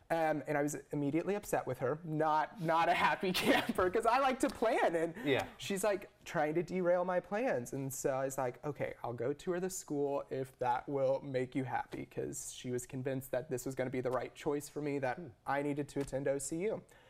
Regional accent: Norman, Oklahoma, United States; That was my entire plan, my entire life growing up in Norman.

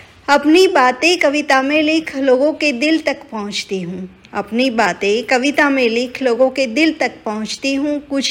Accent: Tanzania; और मैं टंजानिया से हूँ।

